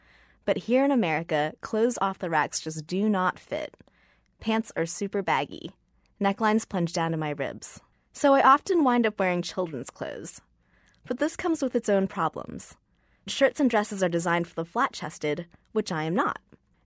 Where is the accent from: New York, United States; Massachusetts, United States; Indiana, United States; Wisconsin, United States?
Massachusetts, United States; Boston; But this fall, they're kicking off a big U.S. expansion that includes my hometown, Boston.